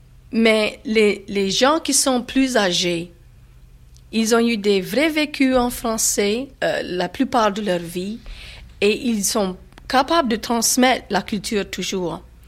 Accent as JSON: {"language": "French", "region": "Louisiana", "country": "United States", "first_language": "French", "said": "Moi, j'ai appris le français comme première langue. Chez moi, mes parents étaient récolteurs, assez pauvres, de la campagne. Et puis en plus, ils voulaient absolument que je parle en français. J'ai commencé l'école et puis après, j'ai commencé à apprendre l'anglais."}